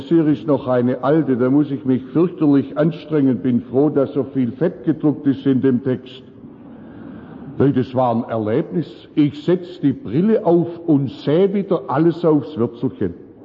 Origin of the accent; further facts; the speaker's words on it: Ruith, Germany; Ich war in dieser Woche am Donnerstagabend in meiner Heimat in Ruith.